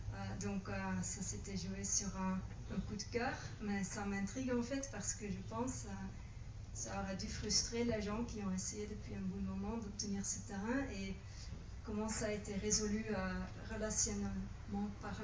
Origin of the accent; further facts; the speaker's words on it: Belgium; je viens de Belgique.